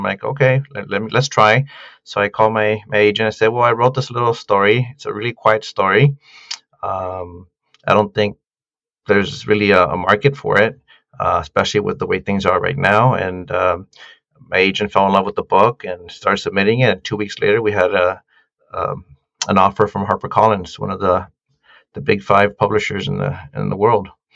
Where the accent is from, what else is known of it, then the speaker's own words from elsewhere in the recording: Santa Ana, California, United States; I grew up with a sense of disentitlement, like I'm from Santa Ana, I'm a Latino